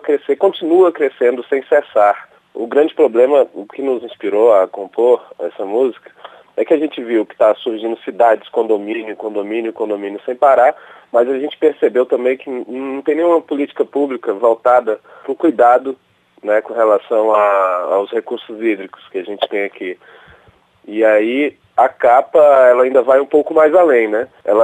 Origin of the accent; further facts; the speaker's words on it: Sobradinho, Federal District, Brazil; born there; eu gosto muito de Sobradinho, eu nasci em Sobradinho e gosto mesmo daqui.